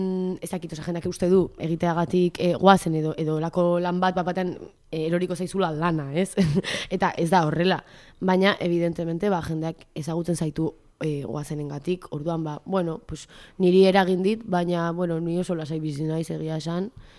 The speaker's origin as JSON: {"language": "Basque", "town": "Portugalete", "region": "Basque Country", "country": "Spain", "said": "ni Portugaletekoa naiz"}